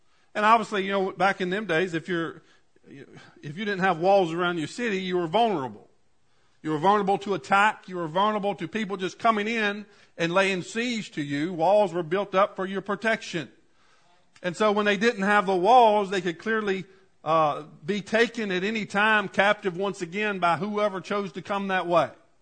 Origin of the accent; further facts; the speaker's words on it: Virginia, United States; There for a while, I was receiving the Page News, because that's my hometown, Page County. That's where I grew up, so to speak. It ain't my hometown now, but it was then.